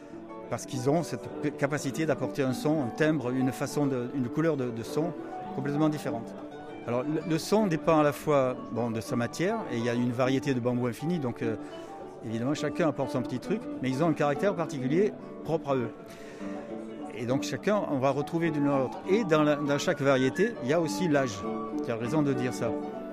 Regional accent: Occitanie, France; Montpellier, Béziers, enfin de tous ces coins. Et c'est mon pays d'origine, d'ailleurs.

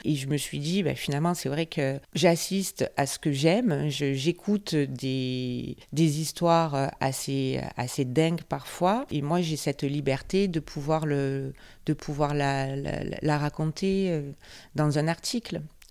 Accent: Marseille, Provence-Alpes-Côte d'Azur, France; Je suis née à Marseille, j'ai 52 ans, j'ai grandi dans les quartiers nord, à Saint-Antoine, avant de déménager dans la banlieue nord de Marseille.

